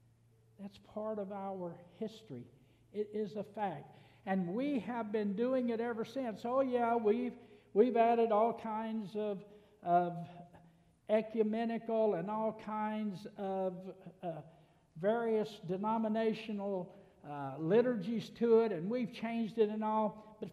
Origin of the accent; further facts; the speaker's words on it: Arkansas, United States; growing up in Northeast Arkansas when Thanksgiving and Christmas would roll around